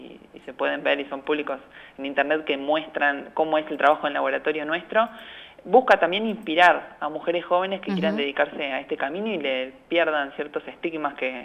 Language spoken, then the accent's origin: Spanish; Mar del Plata, Buenos Aires Province, Argentina; Yo soy de Mar del Plata. Nací y criada en Mar del Plata.